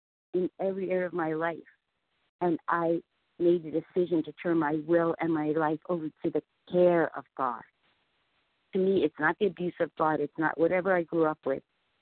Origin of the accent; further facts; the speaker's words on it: Vero Beach, Florida, United States; I'm from Vero Beach, Florida.